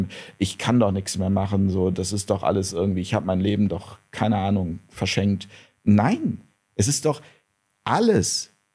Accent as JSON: {"language": "German", "region": "Hamburg", "country": "Germany", "said": "Also ich komme ja aus Hamburg, da wird es auch immer mehr."}